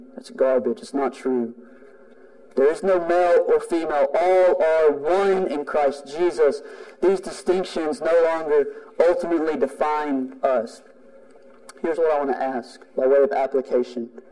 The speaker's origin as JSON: {"language": "English", "region": "Texas", "country": "United States", "said": "Yes, I'm from East Texas. That's a weird culture."}